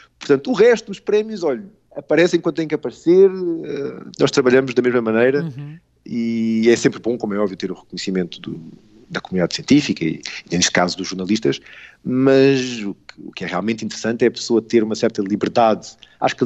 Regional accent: Portugal; moved away as an adult; eu saí de Portugal antes de ser moda. Portanto, quando eu saí, não havia quase ninguém a sair do país

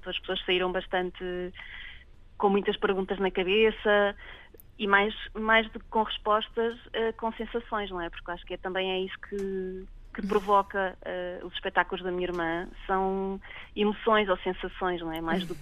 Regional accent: Portugal; now in Barcelona, Spain; eu saí de Portugal já há 13 anos, agora estou aqui em Barcelona há um ano e pico

